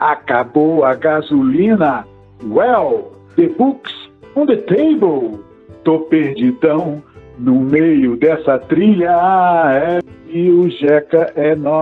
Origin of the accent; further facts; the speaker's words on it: Rio de Janeiro, Brazil; now in Varginha, Brazil; agora em Varginha. Já estou há 3 anos aqui em Varginha. A terra maravilhosa. Até Minas, ó. Eu sou carioca, né? Nasci, estou 60 e poucos anos carioca